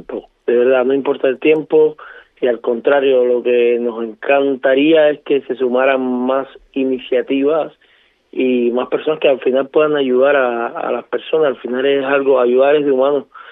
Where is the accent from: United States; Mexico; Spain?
Spain; Canary Islands; Somos de Fuerteventura y eso es algo que hace falta entender